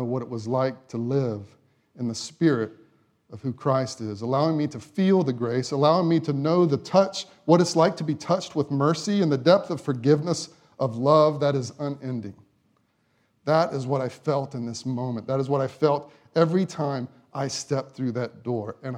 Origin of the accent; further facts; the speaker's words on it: West Virginia, United States; it really makes me have these memories, these nostalgic memories of growing up in West Virginia. My grandparents, they lived out in the country.